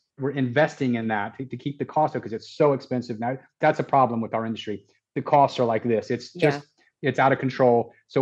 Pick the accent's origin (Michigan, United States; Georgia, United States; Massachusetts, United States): Georgia, United States; Atlanta; I love Atlanta, it's my hometown